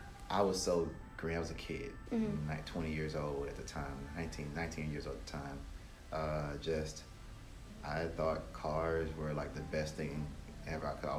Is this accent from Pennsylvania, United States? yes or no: no; Louisiana, United States; moved away; And I moved here in 2008 from Louisiana, and I've been working here for 11 years.